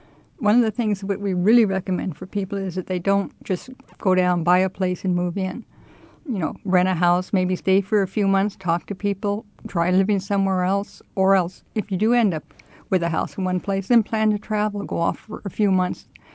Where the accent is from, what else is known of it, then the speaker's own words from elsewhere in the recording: United States; There's no way to change the fact that we're gringos. We're from the States.